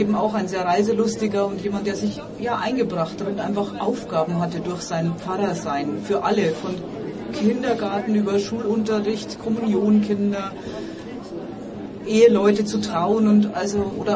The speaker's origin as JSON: {"language": "German", "region": "Bavaria", "country": "Germany", "tie": "born or raised there", "said": "War eine Jodelkönigin bei uns zu Hause in Bayern."}